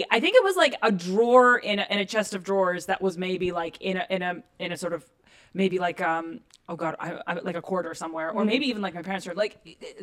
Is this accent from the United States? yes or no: no; Russia; I am from Russia. I was born and raised in Russia.